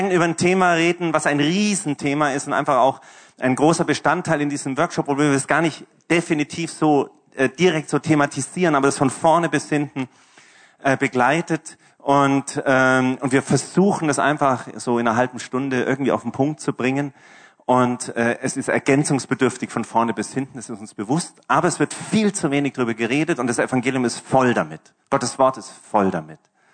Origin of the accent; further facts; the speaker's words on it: Germany; es ist schon witzig, als Deutscher an so einem Abend Fußball zu schauen in Österreich.